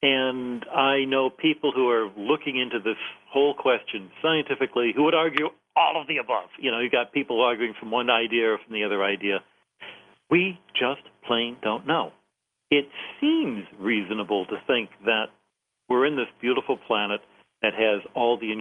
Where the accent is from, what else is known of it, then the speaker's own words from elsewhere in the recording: Birmingham, Michigan, United States; It was the nuns at Queen of Martyrs grade school where I grew up in Birmingham, Michigan.